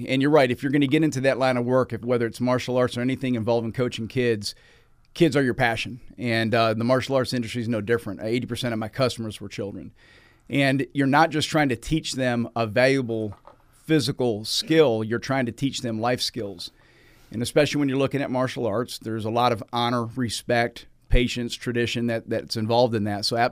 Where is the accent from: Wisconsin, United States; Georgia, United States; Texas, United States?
Georgia, United States; Walton County; I'm from Walton County, mm-hmm. so Walton County is still wholly within the 10th district.